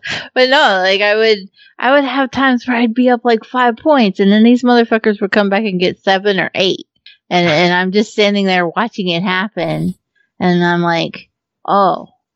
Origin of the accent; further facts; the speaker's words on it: Kentucky, United States; I'm from Kentucky, so I'm like contractually obligated to say that I like basketball.